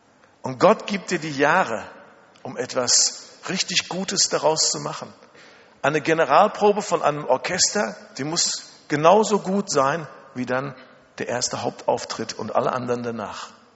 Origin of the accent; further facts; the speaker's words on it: Germany; Und wir sagten, nein, geht nicht. Wir kommen aus Deutschland.